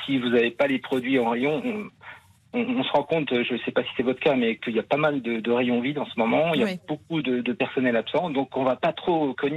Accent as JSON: {"language": "French", "region": "Bourgogne-Franche-Comté", "country": "France", "said": "Ah ben moi, je suis de Franche-Comté, donc j'aime bien tout ce qui est fromage."}